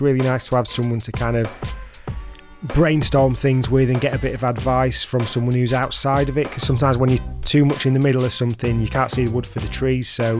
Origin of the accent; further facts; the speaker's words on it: Derby, East Midlands, United Kingdom; I've booked Keb Darge for a gig in my hometown of Derby on October the 11th.